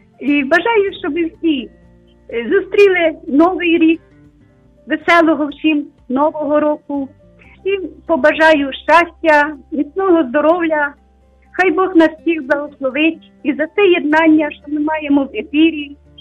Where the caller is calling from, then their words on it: Lviv, Lviv Oblast, Ukraine; я зі Львова.